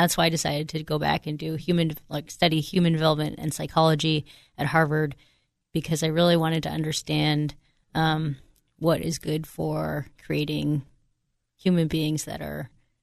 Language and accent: English; Canada; As a kid, I grew up on the Ottawa River rafting and whitewater kayaking.